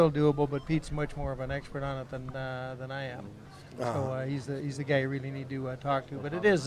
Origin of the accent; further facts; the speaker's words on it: Canada; I'm a Canadian.